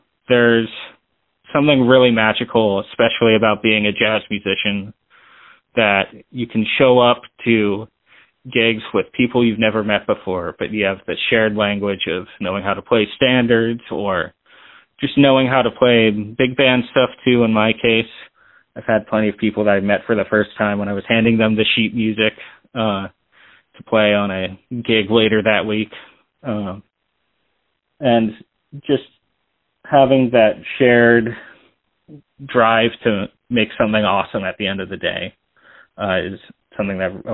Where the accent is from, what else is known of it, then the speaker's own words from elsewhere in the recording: Rockville, Maryland, United States; I grew up in Maryland, in a town right outside Washington, D.C. called Rockville. It's a nice place to grow up in the D.C. area.